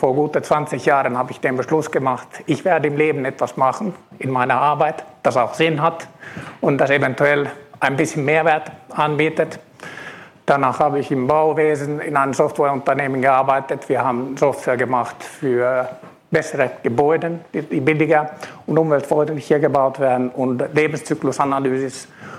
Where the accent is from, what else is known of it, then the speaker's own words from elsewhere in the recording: Finland; accent: Finnish; German is a second language; now in Germany; Wie ihr vielleicht von den Namen sieht und von dem Akzent hört, kommen wir beide ursprünglich aus Finnland.